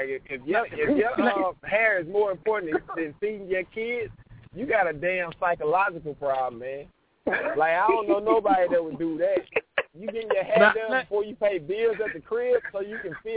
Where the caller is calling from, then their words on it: Mississippi, United States; What's going on, man? … from Mississippi.